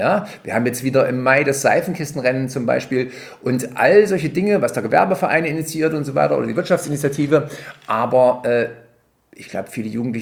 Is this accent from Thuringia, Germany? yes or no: yes; Bad Langensalza, Thuringia, Germany; das ist meine Heimatstadt